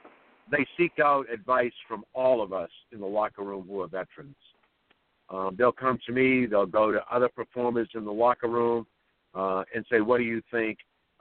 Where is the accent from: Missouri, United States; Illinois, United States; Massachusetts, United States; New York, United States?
Massachusetts, United States; Boston; Born and brought up in the Boston area.